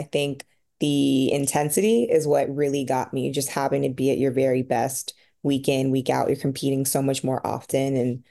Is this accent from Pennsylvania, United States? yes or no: no; Pembroke Pines, Florida, United States; I am from Pembroke Pines, Florida. I'm a very, very proud Floridian, as crazy as the state may be.